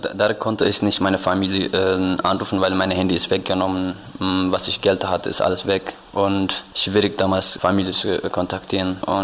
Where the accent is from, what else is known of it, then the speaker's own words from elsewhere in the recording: Eritrea; German is a second language; moved away as an adult; Ich komme aus Eritrea. Ich bin 2014 von Eritrea geflüchtet nach Äthiopien.